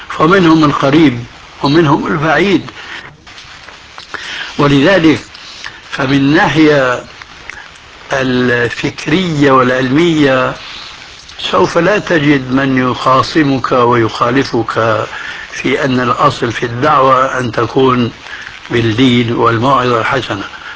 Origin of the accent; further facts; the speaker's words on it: Syria; وهنا يقولون عندنا في سوريا شو هالشد يا رسول الله، هذه لهجة سورية